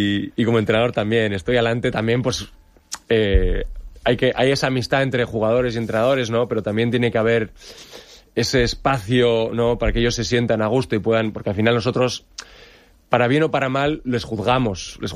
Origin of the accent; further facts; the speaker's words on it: San Sebastián, Basque Country, Spain; a mi ciudad natal, San Sebastián.